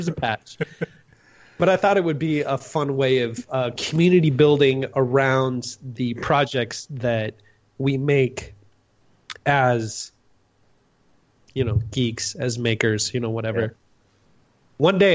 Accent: Montana, United States; I'm from Montana, up in the very top of the mountains, right by the Canadian border, and it is dry there.

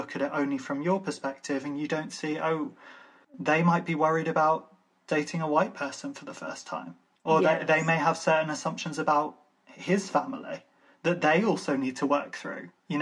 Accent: Ireland; Irish, I've found so much commonality.

